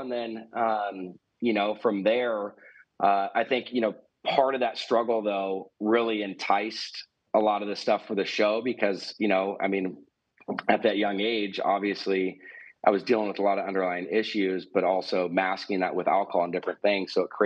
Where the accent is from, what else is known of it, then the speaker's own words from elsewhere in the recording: Newport Beach, California, United States; was born and raised in Newport Beach, California.